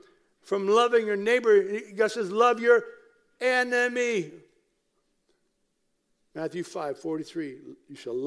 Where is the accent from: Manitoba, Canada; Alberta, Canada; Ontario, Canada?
Ontario, Canada; Simcoe; I grew up in Simcoe